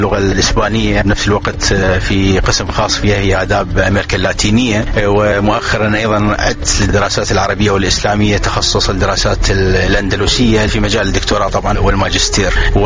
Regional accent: Iraq

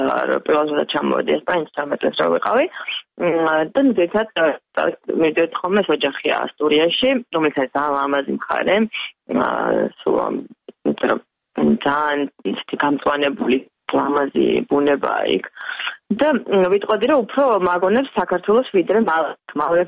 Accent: Tbilisi, Georgia; მაგრამ თბილისში გავიზარდე.

